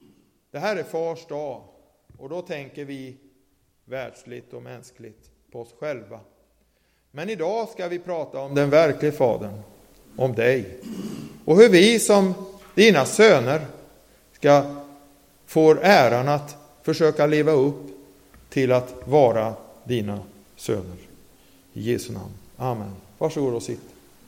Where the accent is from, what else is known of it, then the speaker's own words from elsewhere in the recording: Tingsryd, Kronoberg County, Sweden; born there; Jag föddes i Tingsryd, så jag ligger faktiskt nära till hands.